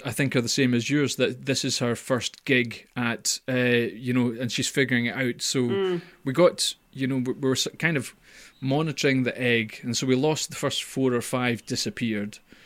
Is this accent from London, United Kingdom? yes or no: no; Scotland, United Kingdom; well, because I'm Scottish and cheap, I wouldn't spend money on anything.